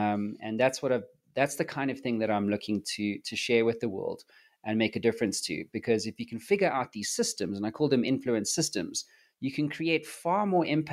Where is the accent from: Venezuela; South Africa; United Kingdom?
South Africa; now in United States; I'm from South Africa and obviously based in the US.